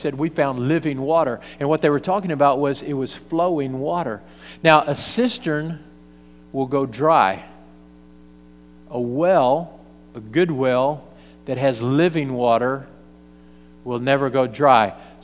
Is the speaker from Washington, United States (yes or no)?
no; Texas, United States; You know, when you come from a dry place, you never wish or pray that it would stop raining. I grew up out in West Texas, and you really can't appreciate that.